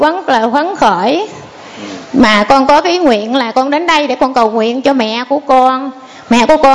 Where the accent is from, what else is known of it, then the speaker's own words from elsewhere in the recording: Cà Mau, Vietnam; Dạ con ở Cà Mau.